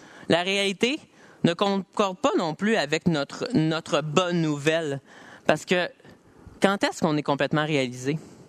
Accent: Quebec, Canada; On se bâtit notre propre évangile en tant que Québécois.

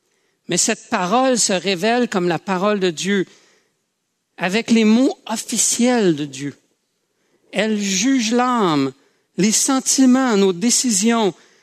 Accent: Quebec, Canada; est possible de trouver une réponse à ce que nous sommes et là où on s'en va sans revenir en arrière en tant que Québécois.

